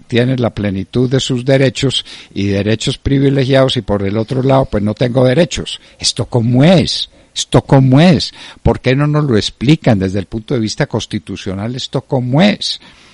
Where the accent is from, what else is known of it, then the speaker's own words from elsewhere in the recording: Colombia; llegaron a Colombia hace relativamente poco. Quiere decir que por un lado soy colombiano, y por otro lado soy medio colombiano porque tengo una ascendencia que no está aquí sino hace 100 años.